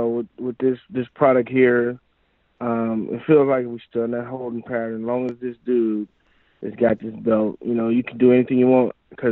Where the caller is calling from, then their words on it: Chicago, Illinois, United States; from Chicago.